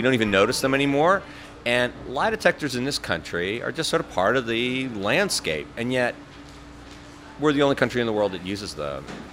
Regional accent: Berkeley, California, United States; And actually, another part of the story takes place in Berkeley, where I grew up. I'm from Berkeley.

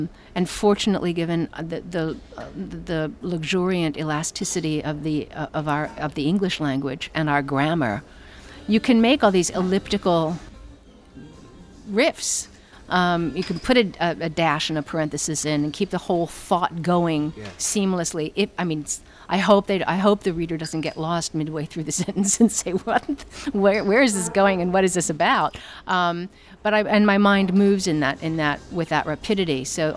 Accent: Lancaster, Pennsylvania, United States; I'm not a Western girl. I'm from Lancaster, Pennsylvania.

